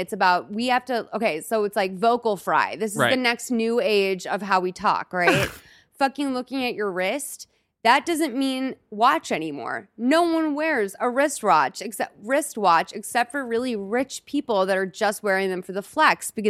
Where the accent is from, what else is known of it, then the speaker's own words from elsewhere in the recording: Boston, Massachusetts, United States; now in Los Angeles, United States; Like, I'm from Boston. Like, I live in LA.